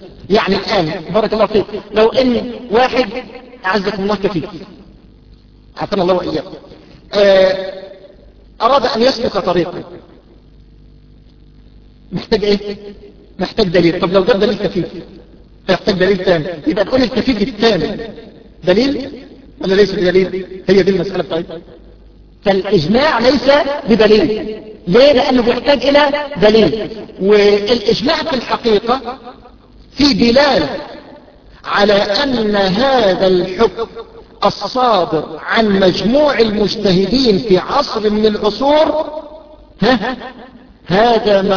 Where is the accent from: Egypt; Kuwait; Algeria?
Egypt; يا شيخ يعني فتواكم في مسألة النقاب أحدثت عندنا في مصر بلبلة فكرية غير عادية